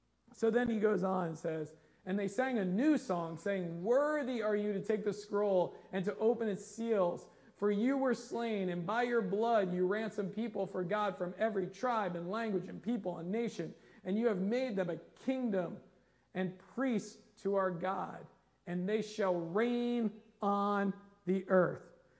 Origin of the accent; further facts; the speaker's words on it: United States; I mean, we're American Christians, so a lot of our prayers are like